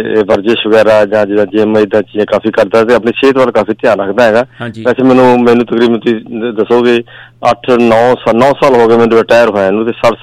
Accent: Ludhiana, Punjab, India; ਮੈਂ ਲੁਧਿਆਣੇ ਤੋਂ ਆਇਆ ਪੰਜਾਬ ਤੋਂ

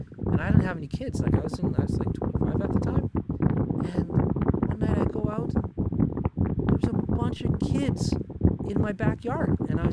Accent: Alberta, Canada; I grew up in Thickwood primarily, like in Dickensfield, and, like, it's so chill and laid back, and, like, you can do almost anything. It's just, like, a relaxed environment.

